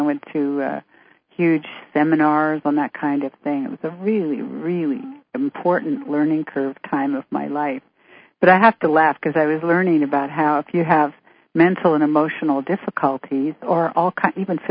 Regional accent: Vancouver, British Columbia, Canada; So when I finally left there, I went back to Vancouver, my hometown.

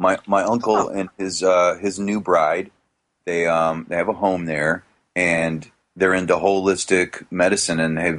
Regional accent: Ormond Beach, Florida, United States; But Audrey and I grew up in Ormond Beach, which is just north of Daytona

